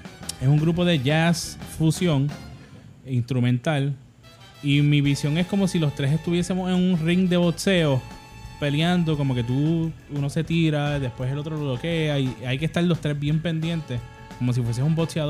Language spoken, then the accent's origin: Spanish; Bayamón, Puerto Rico; Nosotros somos de Bayamón.